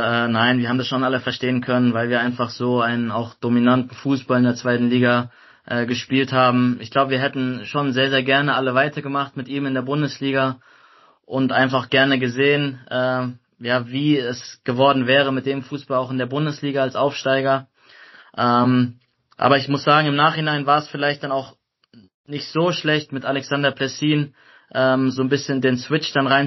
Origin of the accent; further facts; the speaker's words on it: Heidelberg, Baden-Württemberg, Germany; now in Freiburg, Germany; Es ist auch nicht so weit weg von Heidelberg, wo ich groß geworden bin.